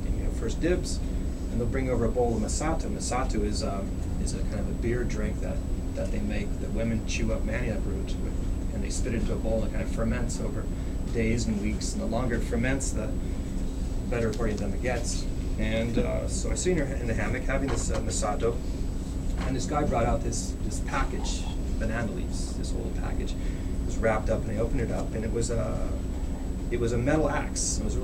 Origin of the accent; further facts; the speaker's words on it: Nevada, United States; because I grew up in Nevada, in the desert